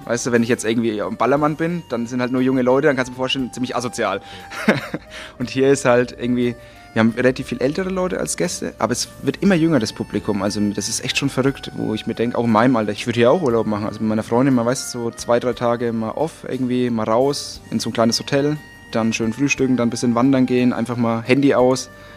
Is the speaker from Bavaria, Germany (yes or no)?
yes; Bavaria, Germany; Als Franke mache ich das natürlich gern.